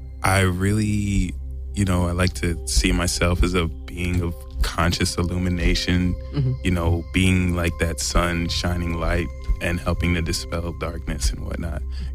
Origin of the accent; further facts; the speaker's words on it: New Jersey, United States; I'm from New Jersey.